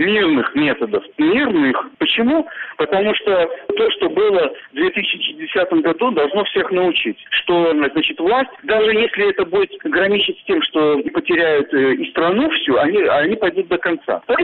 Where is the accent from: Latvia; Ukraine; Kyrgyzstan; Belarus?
Belarus; я, как все белорусы, выживаю